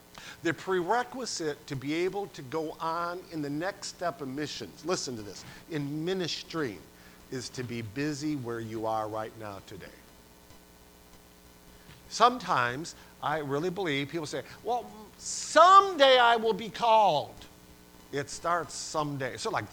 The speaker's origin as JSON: {"language": "English", "region": "New York", "country": "United States", "lives_now": "Katy, United States", "said": "I'm from Western New York a million years ago, and I'm thankful for my local church, Panama Baptist Church, still there and all the rest, but I don't live there any longer."}